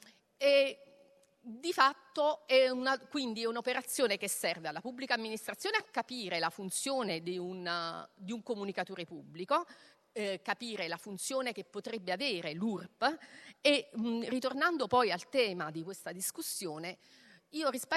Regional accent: Campania, Italy; Perché ovviamente vengo dalla Campania

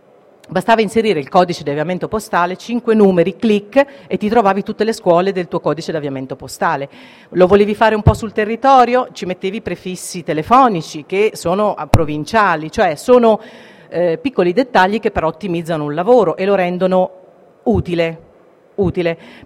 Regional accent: Umbria, Italy; siccome sono umbra, ho cercato Umbria, Perugia

